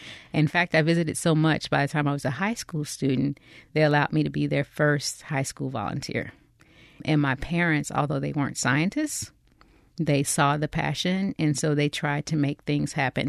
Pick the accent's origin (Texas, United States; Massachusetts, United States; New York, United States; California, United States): Texas, United States; Dallas; And so I grew up in Dallas, Texas, not near an ocean.